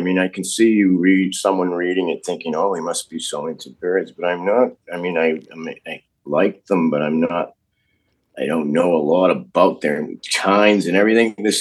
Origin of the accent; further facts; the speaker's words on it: Burlington, Massachusetts, United States; Yeah, well, I grew up in Burlington, Massachusetts, and then I went to school in Boston, Emerson College.